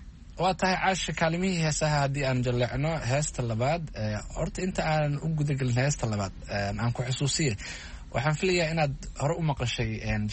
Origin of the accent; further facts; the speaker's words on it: Jowhar, Middle Shabelle, Somalia; waa magaaladii aan ku dhashay ee aan ku barbaaray